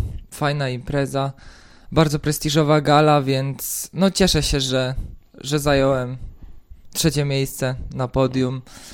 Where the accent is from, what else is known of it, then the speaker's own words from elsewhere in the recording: southern Poland, Poland; pochodzę z południa Polski, z drugiej części